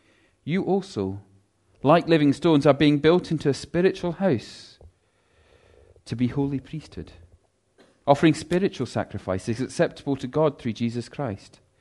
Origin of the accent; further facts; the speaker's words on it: Scotland, United Kingdom; We are defined as being Scottish, and if you're going to be Scottish, people will tell you what that means.